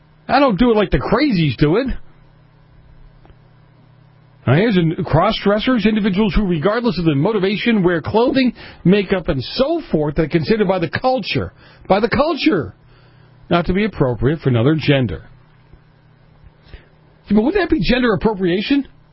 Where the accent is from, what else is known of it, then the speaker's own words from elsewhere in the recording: New England, United States; I'm from New England. I don't get this stuff.